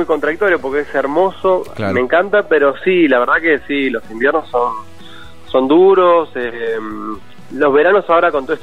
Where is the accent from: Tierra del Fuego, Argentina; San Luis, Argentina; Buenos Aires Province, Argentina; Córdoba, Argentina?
Tierra del Fuego, Argentina; Ushuaia; now in San Pedro, Argentina; soy nacido y criado en Ushuaia